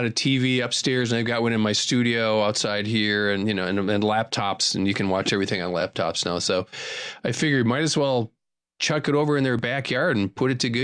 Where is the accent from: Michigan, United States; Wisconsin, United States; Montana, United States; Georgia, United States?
Wisconsin, United States; very quickly found out that we're both from Wisconsin, so we immediately bonded on that.